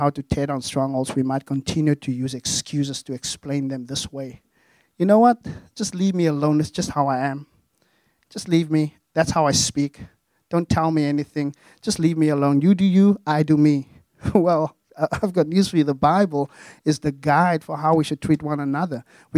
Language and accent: English; South Africa; I grew up in South Africa.